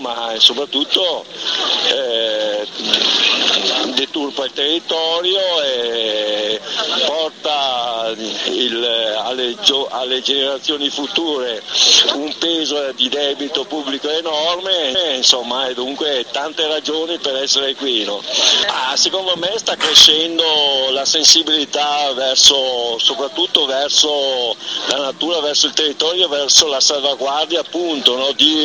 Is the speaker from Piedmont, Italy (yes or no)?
no; Trento, Trentino-Alto Adige, Italy; Io vengo da Trento, è chiaro, perché sono qua